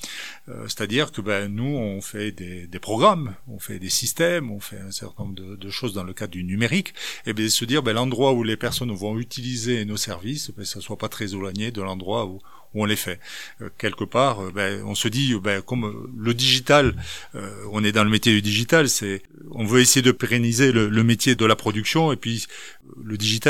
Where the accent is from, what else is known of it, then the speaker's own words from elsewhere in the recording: Toulouse, Occitanie, France; Moi je suis toulousain, donc voilà, après je suis occitan, je suis français, je suis européen, je suis citoyen du monde.